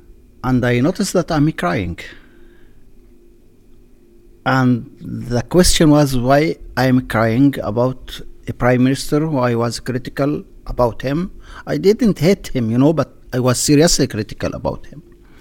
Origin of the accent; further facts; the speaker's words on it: Israel; I'm a Druze from the Druze community in Israel. We are a small community in Israel, about 120,000 people, about 1.5% of the Israeli population.